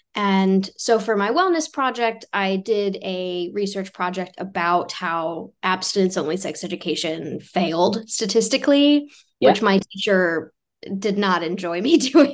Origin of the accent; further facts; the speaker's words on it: Connecticut, United States; So I grew up in Connecticut, which is a pretty liberal state in the United States, but it has some kind of colonial Puritan roots.